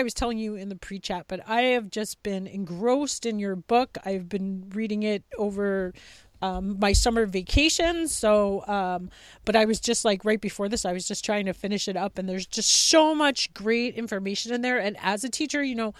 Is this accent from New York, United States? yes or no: yes; New York, United States; now in Montana, United States; Cause I, like, even though I'm in Montana, I grew up on Long Island.